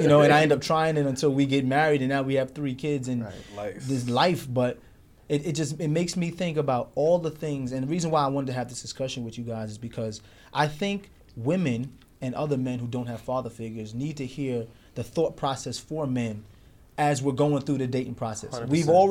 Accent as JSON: {"language": "English", "town": "Brooklyn", "region": "New York", "country": "United States", "tie": "born or raised there", "said": "especially from where we came from, because we grew up in Brooklyn during the 90s, where homosexuality was like, you couldn't even"}